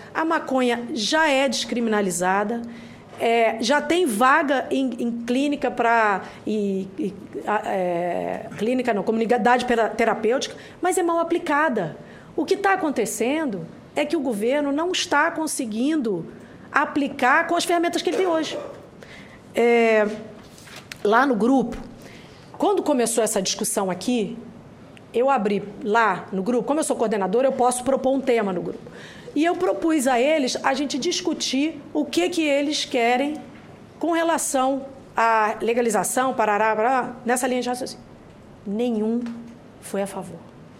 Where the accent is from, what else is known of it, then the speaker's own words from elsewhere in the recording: Rio de Janeiro, Brazil; now in Brasília, Brazil; Eu mesma estou em Brasília há 15 anos, mas eu sou do Rio.